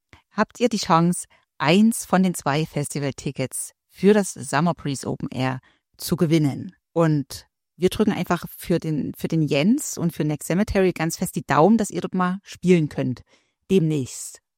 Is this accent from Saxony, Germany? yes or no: yes; Saxony, Germany; ich komme ja jetzt hier aus Sachsen, aus so einer Ecke im Erzgebirge